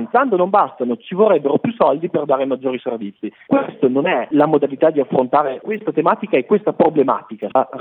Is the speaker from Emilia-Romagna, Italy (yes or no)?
yes; Parma, Emilia-Romagna, Italy; Io sono di Parma